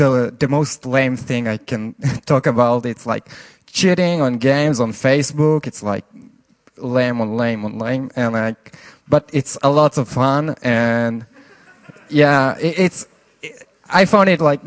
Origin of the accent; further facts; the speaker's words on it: Israel; from Israel. Is there anyone else from Israel here?